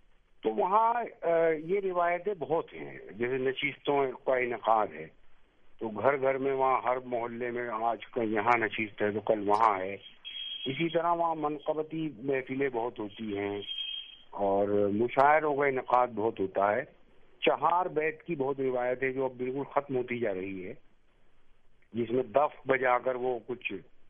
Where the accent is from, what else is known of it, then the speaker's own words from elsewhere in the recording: Delhi, India; تو میری پیدائش 1965 کی ہے. میں دلی میں ہی پیدا ہوا اور یہی پلا بڑھا.